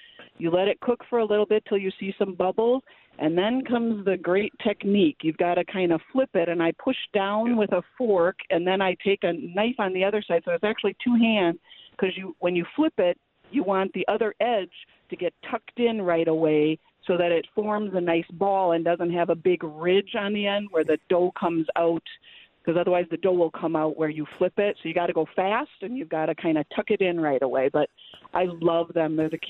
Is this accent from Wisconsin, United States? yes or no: yes; Milwaukee, Wisconsin, United States; Yes, I'm from Milwaukee, and here we say it Eboskier.